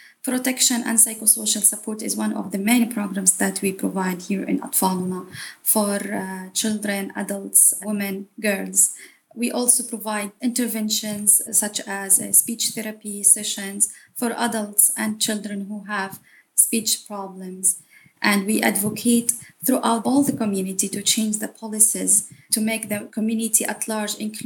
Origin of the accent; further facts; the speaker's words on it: Gaza Strip, Palestine; English is a second language; from Palestine, living in the Gaza Strip.